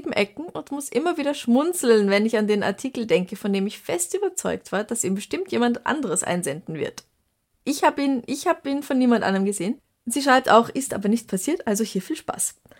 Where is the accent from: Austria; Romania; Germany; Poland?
Austria; Bregenz, Vorarlberg; now in Vienna, Austria; Ich komme ursprünglich aus Bregenz und bin vor kurzem nach Wien gezogen.